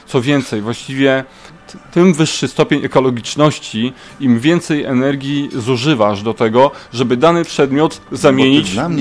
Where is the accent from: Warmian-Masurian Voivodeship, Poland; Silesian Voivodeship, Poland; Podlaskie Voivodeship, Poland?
Warmian-Masurian Voivodeship, Poland; Szczytno; Urodziłem się w Szczytnie, większość mojego życia to Szczytno.